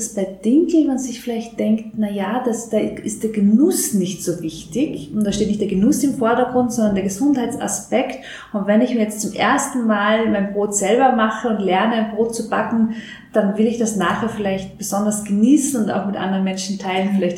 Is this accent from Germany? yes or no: no; Upper Austria, Austria; Ich bin eine Oberösterreicherin.